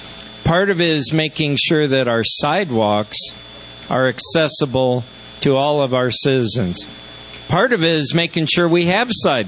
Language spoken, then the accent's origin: English; Sacramento, California, United States; I want to welcome my hometown Sacramentans as well